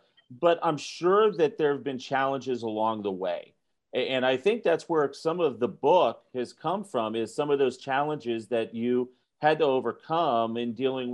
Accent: Ohio, United States; from Mentor High School back in my home state of Ohio

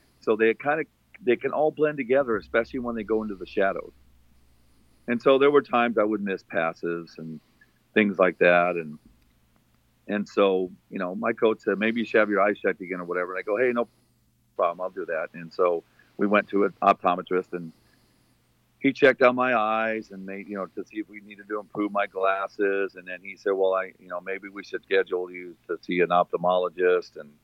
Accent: Phoenix, Arizona, United States; moved away as an adult; now in San Diego, United States; Well, I was born in Phoenix, Arizona, and that's where I grew up for the first 40 years of my life before I moved here to San Diego.

